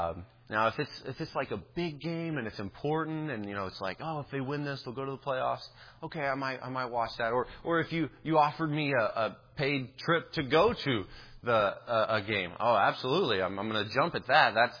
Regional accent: Dallas, Texas, United States; I'm from the Dallas area, so please don't hurt me if you're a Saints fan

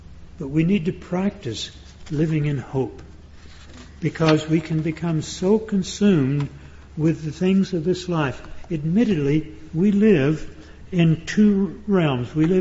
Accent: Texas, United States; I grew up in the Depression years, the 1930s, in the Piney Woods of East Texas, and country gospel music was very popular at that time

